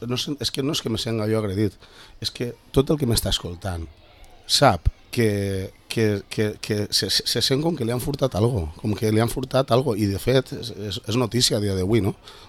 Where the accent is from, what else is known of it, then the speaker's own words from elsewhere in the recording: Vila-real, Valencian Community, Spain; nosaltres som valencians, mai serem catalans i per supost som de la província de Castelló i de Villarreal.